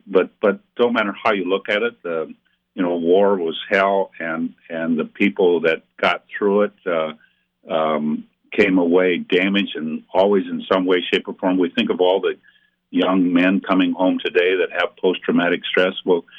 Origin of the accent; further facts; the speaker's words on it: Ohio, United States; so he came back to my home state, Ohio.